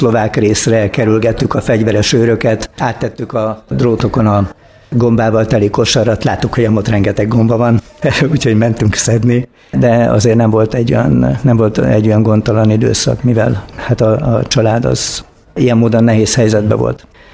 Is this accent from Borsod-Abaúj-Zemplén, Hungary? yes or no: yes; Miskolc, Borsod-Abaúj-Zemplén, Hungary; born there; 59-ben születtem Miskolcon. Az első osztályt azt Miskolcon jártam, és utána hát az általános iskolát azt 6 különböző helyen, de erről majd még lesz szó.